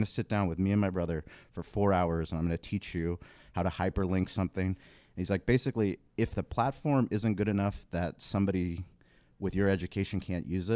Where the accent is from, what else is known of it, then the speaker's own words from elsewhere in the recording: La Jolla, California, United States; I went to Boulder. I grew up in La Jolla. I went to Bishop's. I was very fortunate. My grandfather, he was from Bulgaria, an immigrant that was born in a village, had nothing.